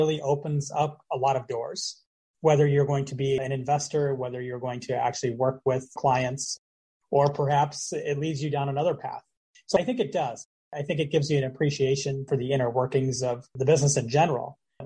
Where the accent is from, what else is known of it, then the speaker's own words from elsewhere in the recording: Minneapolis, Minnesota, United States; I am a broker in several states. I'm originally from the Twin Cities. So I've been a broker up there for going on 20 some years and about the last 5 in Florida here.